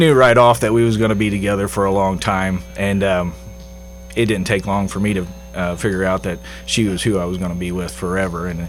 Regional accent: Jerseyville, Illinois, United States; And he said he'd offer me a job to come back to Jerseyville, my hometown.

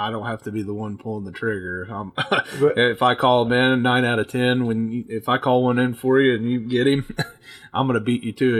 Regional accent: Calhoun, United States; growing up in Calhoun, we used to have, you know, close to 1,000 acres.

